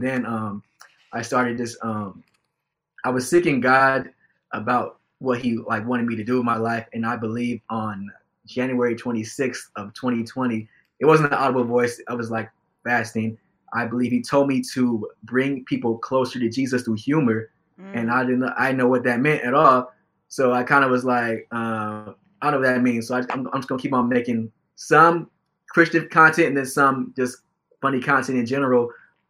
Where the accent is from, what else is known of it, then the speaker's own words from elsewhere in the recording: Reno Valley, California, United States; I'm from Reno Valley, California.